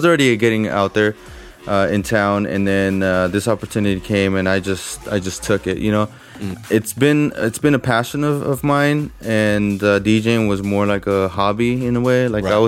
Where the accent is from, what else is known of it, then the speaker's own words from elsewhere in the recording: El Paso, Texas, United States; also born or lived in Mexico City, Mexico; I was born in Mexico City, moved to El Paso, Texas when I was about 12 years old.